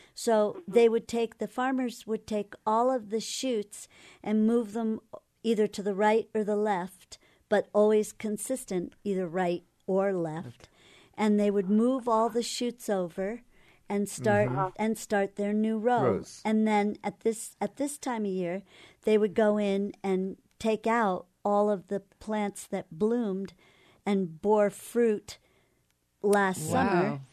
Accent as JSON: {"language": "English", "region": "Connecticut", "country": "United States", "tie": "born or raised there", "said": "You know, in Connecticut, I grew up in Connecticut, and there were these big strawberry fields in some places there."}